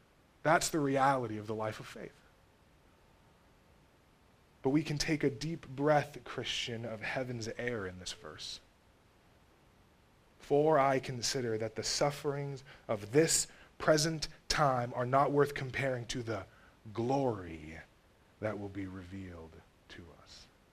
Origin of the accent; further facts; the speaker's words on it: Texas, United States; I wanted to grow jalapeno peppers, because why not? I'm from Texas.